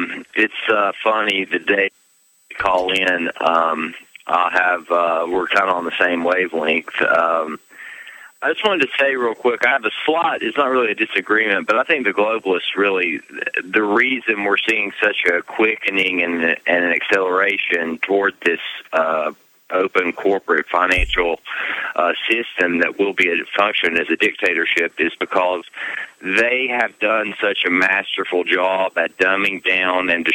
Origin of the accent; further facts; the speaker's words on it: Rogersville, Tennessee, United States; Herman Cain is coming to speak in my hometown of a little 5,500 person small town in East Tennessee this coming weekend.